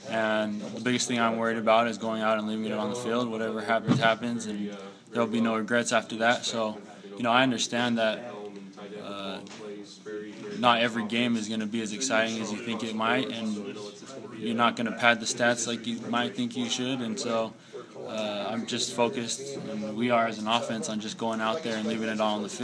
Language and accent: English; California, United States; I grew up in Central California, and everyone thought I was Mexican, so it's a lot different out here.